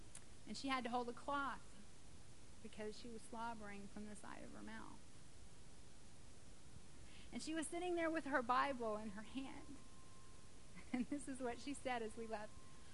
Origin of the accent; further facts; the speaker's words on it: Lomé, Togo; also born or lived in Africa; See, I grew up in Africa. I know pythons personally. When we first moved to Lomé, to Togo, we didn't speak Ewe or Mina